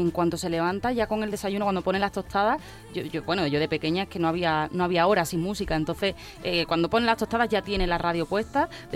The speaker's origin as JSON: {"language": "Spanish", "town": "Cádiz", "region": "Andalusia", "country": "Spain", "said": "Soy gaditana, sí."}